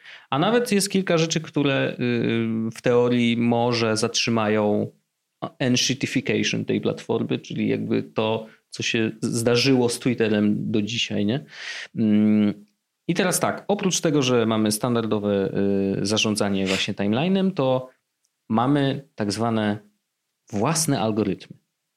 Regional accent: Warsaw, Masovian Voivodeship, Poland; jesteśmy z Warszawy.

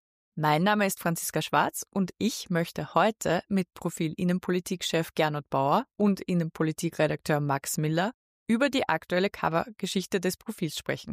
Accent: Eastern Austria, Austria; Ich bin aus dem Osten Österreichs und nicht bewandert mit den Bergen.

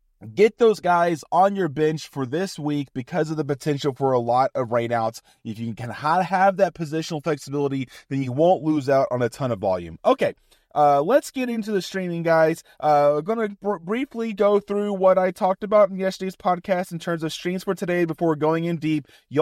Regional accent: Houston, Texas, United States; personally, I've lived through a few hurricanes growing up in Houston.

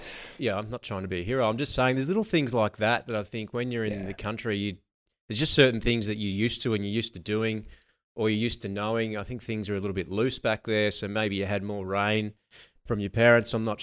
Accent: Narrandera, New South Wales, Australia; now in Victoria, Australia; I'm not from Victoria. I'm from regional New South Wales. Explains a lot. Yeah, grew up in a small country town called Narendra, which for anyone that knows where Wagga is, it's close to there

